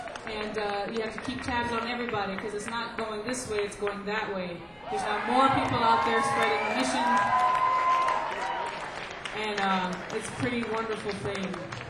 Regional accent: North Carolina, United States; And I'm from North Carolina. I've been playing a little fiddle and trying to get a banjo for it.

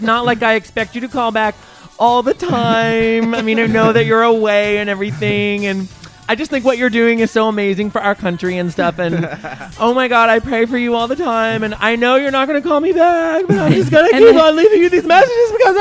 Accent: Florida, United States; No, my family's from Alabama, but I grew up in South Florida

